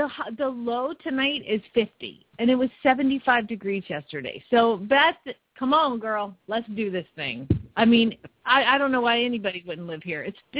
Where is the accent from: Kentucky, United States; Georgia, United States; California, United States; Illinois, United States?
Georgia, United States; Atlanta; You know, I grew up in Atlanta